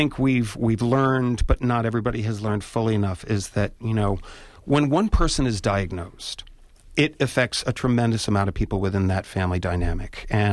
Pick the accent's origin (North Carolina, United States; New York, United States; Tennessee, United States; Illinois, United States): New York, United States; New York City; I come from New York City, and I'm trying still, after 18 months in Wisconsin, to sort of acclimate myself